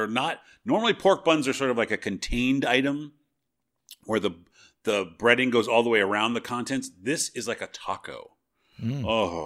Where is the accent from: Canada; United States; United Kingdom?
United States; I've known about xenophobia since I was a kid because I grew up in America